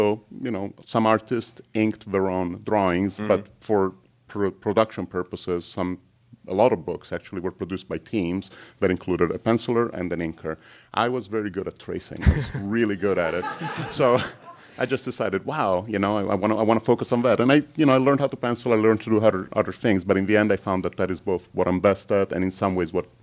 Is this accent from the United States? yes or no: no; Italy; Growing up in Italy, I loved comics